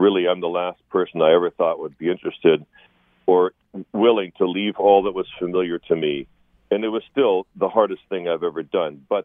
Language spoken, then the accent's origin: English; West Coast, United States; also born or lived in Kansas; I was born in Kansas, as were all my family before me. But my father raised us on the West Coast.